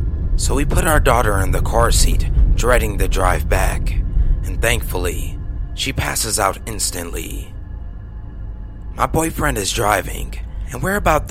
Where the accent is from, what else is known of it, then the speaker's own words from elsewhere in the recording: Naples, Florida, United States; now in Miami, United States; As a backstory, I live in Miami, Florida with my boyfriend. However, I grew up in Naples to be exact. That's where the rest of my family lives.